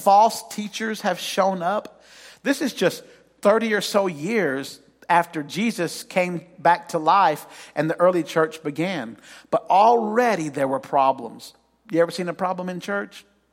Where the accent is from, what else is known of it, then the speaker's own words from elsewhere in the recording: Huntsville, United States; we had a Sunday morning routine where I grew up in Huntsville. We attended Jackson Way Baptist Church there.